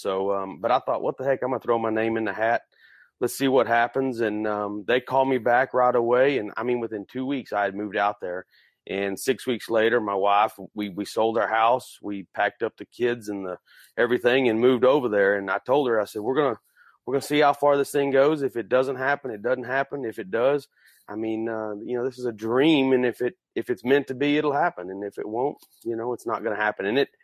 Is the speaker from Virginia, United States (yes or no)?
no; Texas, United States; Well, you know, I grew up in Central Texas, and of course, dove hunting is something we do a lot of.